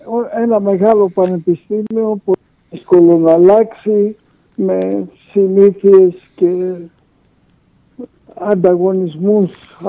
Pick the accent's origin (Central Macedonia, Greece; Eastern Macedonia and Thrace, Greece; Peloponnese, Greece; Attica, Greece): Attica, Greece; Athens; now in Crete, Greece; σχέση με την Κρήτη δεν είχα, γεννήθηκα και μεγάλωσα στην Αθήνα, οπότε όταν σκεφτόμουν να γυρίσω στην Ελλάδα, την Αθήνα σκεφτόμουν.